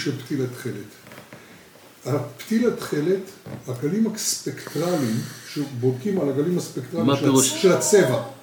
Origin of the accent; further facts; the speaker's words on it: HaZorea, Northern District, Israel; קיבוץ הזורע.